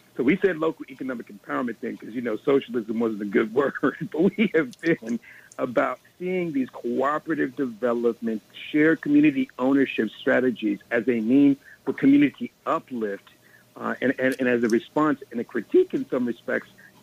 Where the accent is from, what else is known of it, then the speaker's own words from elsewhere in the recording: Los Angeles, California, United States; how I was growing up in Leimert Park, Crenshaw in the 1990s.